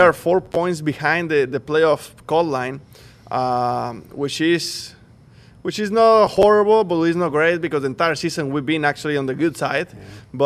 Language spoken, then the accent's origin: English; Mexico; English is a second language; now in United States; I grew up in Mexico, but the very first time I moved to the U.S. was here.